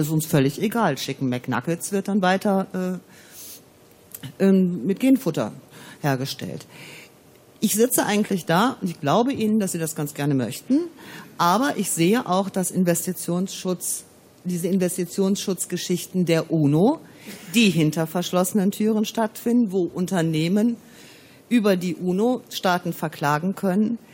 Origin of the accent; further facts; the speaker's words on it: Moers, North Rhine-Westphalia, Germany; ich komme aus Mörs, also aus Nordrhein-Westfalen.